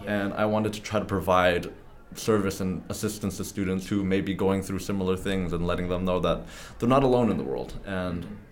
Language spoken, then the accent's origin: English; San Francisco, California, United States; And I'm born and raised in San Francisco, lived in the Bay Area my whole life. Chinese American, son of immigrants, hardworking, family-owned restaurant people.